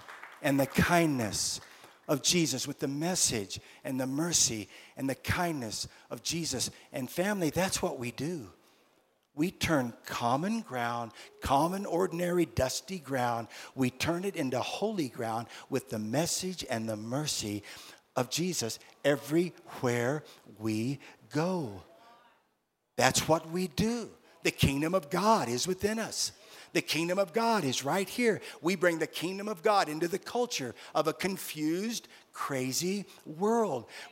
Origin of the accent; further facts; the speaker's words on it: Australia; Now, I'm from Australia.